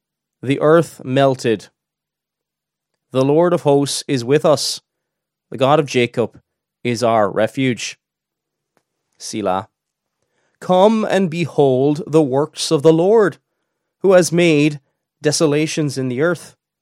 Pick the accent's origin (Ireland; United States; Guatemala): Ireland; Munster; now in Northern Ireland, United Kingdom; I'm originally from County Cork in the south of Ireland, and that part of the world is not very Calvinistic. Where I'm currently living in Northern Ireland